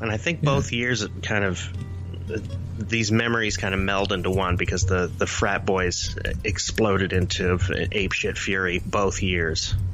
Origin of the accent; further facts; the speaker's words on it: Sevierville, Tennessee, United States; I grew up in Tennessee, down on Payne Street in Sevierville, Tennessee.